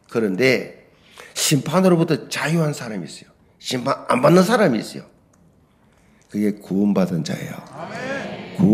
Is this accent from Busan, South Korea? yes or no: yes; Busan, South Korea; 또 부산 사람으로서 느끼는 게 있거든요. 그 부산 사람만이 할 수 있는 그 인간미란 게 있습니다.